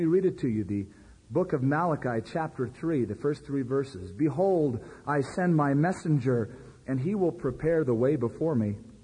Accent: United States; born there; I was born in America. My father fought in the war, the big one.

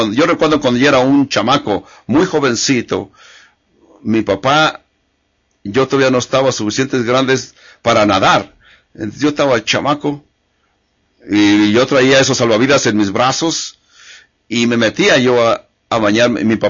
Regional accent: California, United States; cuando crecí en California, nunca experimenté nada como esto.

